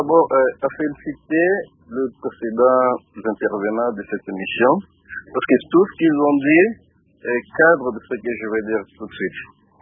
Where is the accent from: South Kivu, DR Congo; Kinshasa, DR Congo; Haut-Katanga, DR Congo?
Kinshasa, DR Congo; Lemba; parce que chez moi à Lemba, il n'y a pas cet appui-là